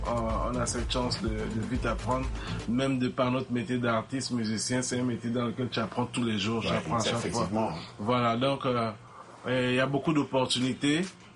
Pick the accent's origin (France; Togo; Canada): Togo; Et nous, on a grandi au Togo particulièrement.